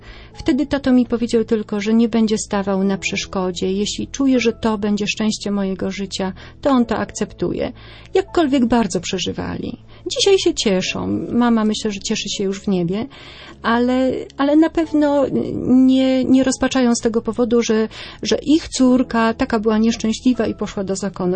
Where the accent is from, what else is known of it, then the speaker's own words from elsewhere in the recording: West Pomeranian Voivodeship, Poland; Ja pochodzę z Nadmorza, z województwa szczecińskiego, wtedy jeszcze.